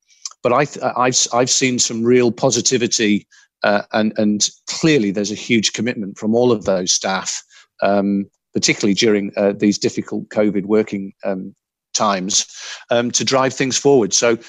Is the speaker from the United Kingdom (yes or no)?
yes; Yorkshire and the Humber, United Kingdom; You know, I come from Yorkshire, the north of England.